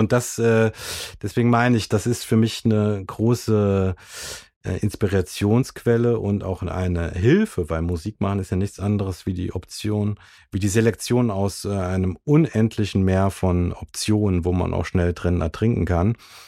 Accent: Rhineland-Palatinate, Germany; Ich komme ja aus dem Westerwald und wohne hier auch wieder seit 14 Jahren

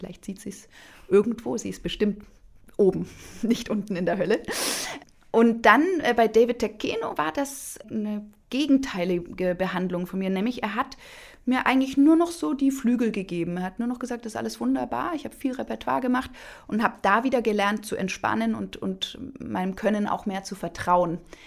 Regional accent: Munich, Bavaria, Germany; Das war auch zu dieser sehr wertvollen Zeit in meiner Jugend in München.

